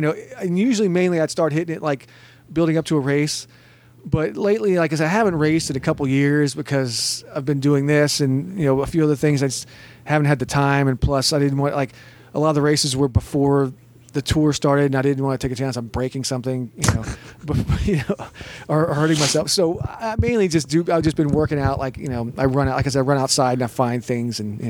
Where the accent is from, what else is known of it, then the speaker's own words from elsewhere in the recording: Texas, United States; moved away as an adult; now in Las Vegas, United States; I'm Texas myself.